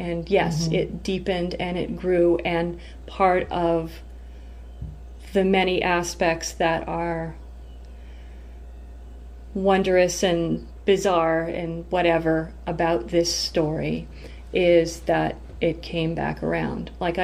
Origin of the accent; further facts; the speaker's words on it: Canada; But now I know that not only is there this connection between you and I of being Canadian and of being dual citizens